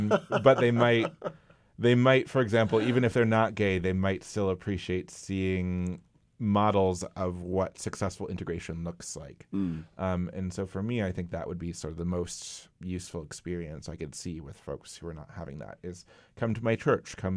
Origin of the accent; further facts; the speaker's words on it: Midwest, United States; I grew up in the Midwest, so no one would ever be that direct